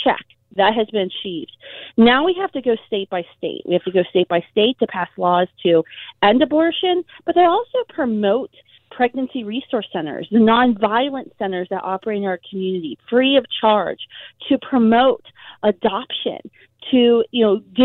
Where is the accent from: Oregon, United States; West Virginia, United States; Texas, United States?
West Virginia, United States; For example, in West Virginia, I've been very disappointed. My home state, I'll be there today.